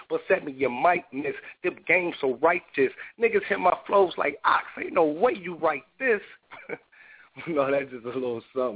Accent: East Cleveland, Ohio, United States; from East Cleveland.

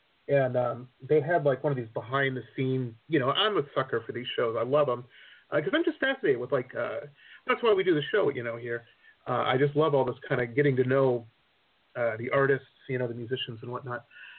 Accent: Detroit, Michigan, United States; I grew up in Detroit, and a lot of the this was a million years ago

